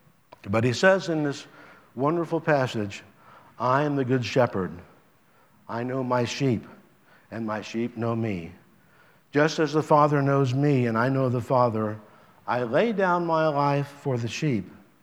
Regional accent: Midwest, United States; I'm from the Midwest, and I used to travel around farm country quite a bit.

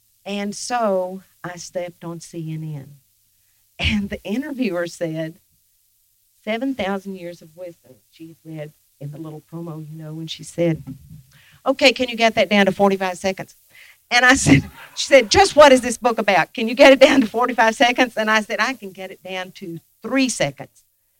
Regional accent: Oak Ridge, Tennessee, United States; And I grew up in Oak Ridge, Tennessee, where the nuclear research was done in the 40s. So I was an Appalachian, a Cherokee Appalachian

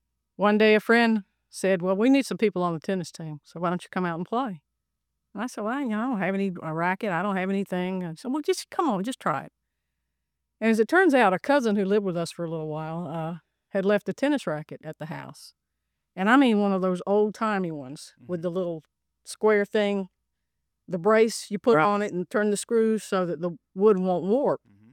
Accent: Goldsboro, North Carolina, United States; Well, I grew up in Goldsboro. Lived there my entire life until I went to college.

